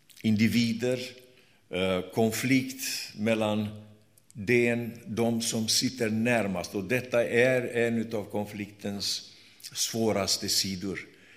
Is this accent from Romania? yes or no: yes; Romania; now in Sweden; och ursprungligen kommer jag från Rumänien. Jag har kommit till Sverige för 35 år sedan.